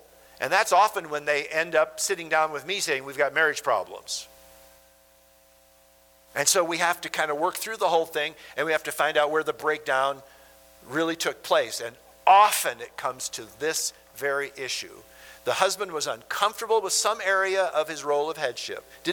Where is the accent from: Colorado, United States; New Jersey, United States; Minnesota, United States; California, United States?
Minnesota, United States; Sue and I were born and raised in Minnesota, and we saw and were in a lot of tornadoes in our days because Minnesota's at the top of Tornado Alley.